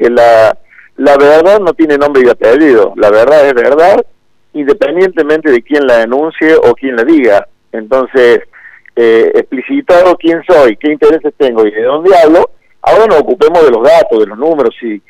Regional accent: Jesús María, Córdoba, Argentina; nacido y criado en Jesús María, por lo tanto ciudadano

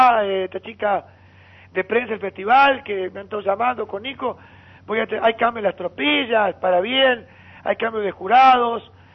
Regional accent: Argentina; eso es lo que es mi tierra, mi país, mi Argentina.

